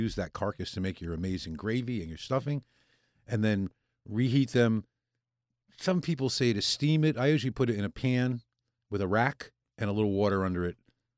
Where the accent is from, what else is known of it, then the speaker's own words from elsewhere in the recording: New Haven, Connecticut, United States; Although, I have to say, growing up in New Haven